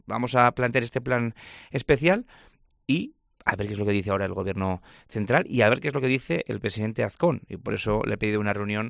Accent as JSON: {"language": "Spanish", "town": "Teruel", "region": "Aragon", "country": "Spain", "said": "como somos pocos en Teruel, y digo somos porque yo soy de Teruel."}